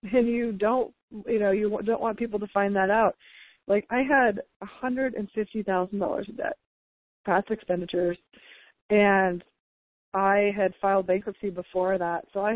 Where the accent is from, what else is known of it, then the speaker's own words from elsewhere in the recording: United States; That's like one of the core wrongnesses especially as an American